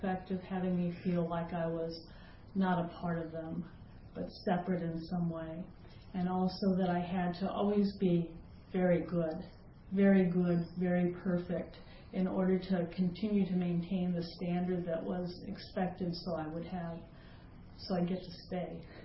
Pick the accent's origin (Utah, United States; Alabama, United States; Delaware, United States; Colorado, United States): Colorado, United States; Denver; born there; I was conceived in Columbus, Ohio, and I was born in Denver, Colorado.